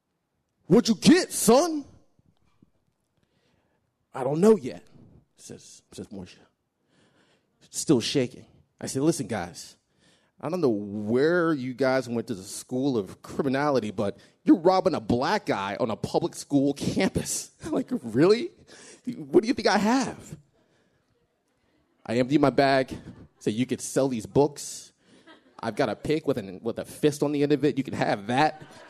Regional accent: Colorado, United States; also born or lived in Philadelphia; Now, I'm from Colorado originally. I'd been in Philadelphia for about 4 years prior

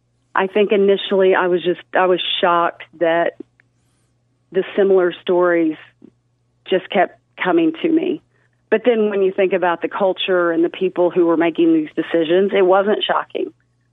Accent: Fayetteville, Arkansas, United States; I'm from Fayetteville.

